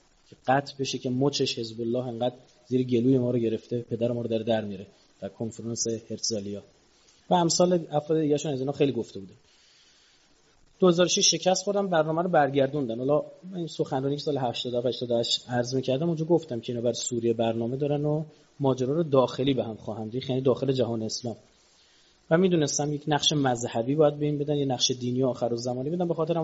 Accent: Iran; ما خودم ایرانیم

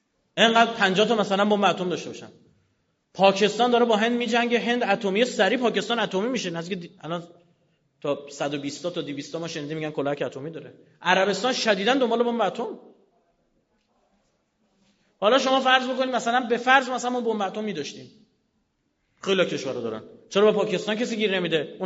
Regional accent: Iran; ما ایرانیم دیگه، از فضا که نیومدیم، برای مملکت خودمون داریم دل می‌سوزونیم

